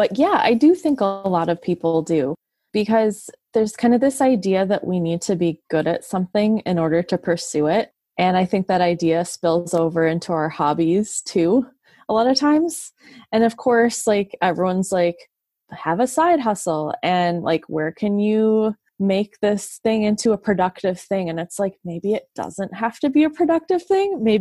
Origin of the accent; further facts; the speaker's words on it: United States; Being American, there's plenty of ideas that productivity is most important.